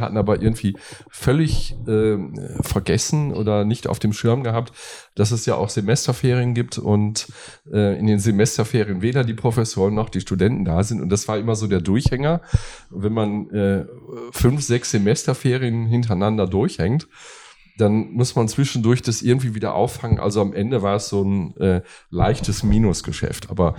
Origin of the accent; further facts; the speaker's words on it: Münster, North Rhine-Westphalia, Germany; ich bin gebürtiger Westfale, komme aus Münster, bin dort aufgewachsen und habe dort bis zum 18. Lebensjahr gelebt und bin dann an die TU Dortmund, die ist damals noch Universität Dortmund, gegangen, um Architektur zu studieren